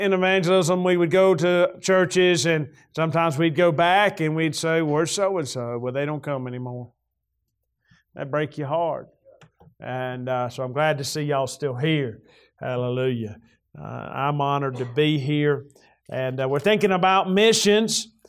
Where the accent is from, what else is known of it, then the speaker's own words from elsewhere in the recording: Norwood, North Carolina, United States; My wife and I grew up in Norwood, North Carolina. We grew up going to the same church, and God took us from there to Wisconsin.